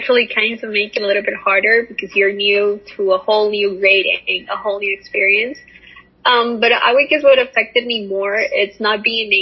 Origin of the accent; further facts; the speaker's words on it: Tegucigalpa, Francisco Morazán, Honduras; I'm originally from Tegucigalpa, Honduras.